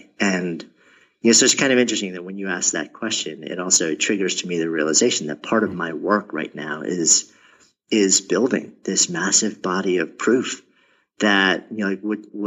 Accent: New York, United States; born there; I was born just outside of New York and I've been in the city since 89. So pretty much lived my entire adult life as in, you know, in New York City.

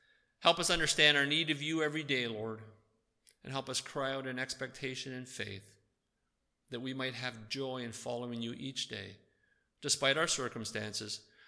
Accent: Toronto, Ontario, Canada; I grew up playing hockey in the Toronto area. Yes, I'm still a Leafs fan.

